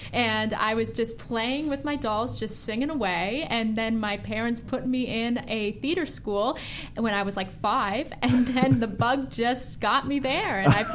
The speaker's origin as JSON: {"language": "English", "town": "Pacific Palisades", "region": "California", "country": "United States", "tie": "born or raised there", "lives_now": "Santa Monica, United States", "said": "Yes, I grew up in Pacific Palisades, and now I'm stationed over in Santa Monica."}